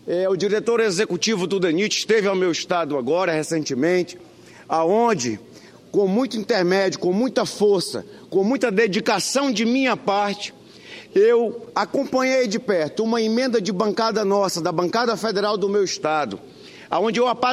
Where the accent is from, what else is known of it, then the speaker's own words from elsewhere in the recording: Cruzeiro do Sul, Acre, Brazil; Sai da minha terra natal, Cruzeiro do Sul, e vem até o Mato Grosso.